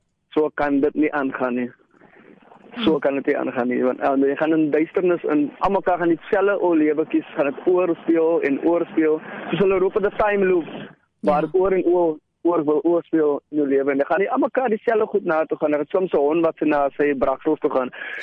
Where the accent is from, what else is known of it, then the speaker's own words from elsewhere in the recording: Mitchells Plain, Western Cape, South Africa; ek het opgegroei in Mitchells Plain